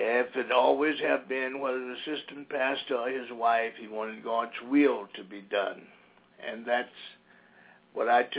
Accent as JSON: {"language": "English", "town": "Montgomery", "region": "Alabama", "country": "United States", "tie": "born or raised there", "said": "We had them in Montgomery, Alabama, my hometown"}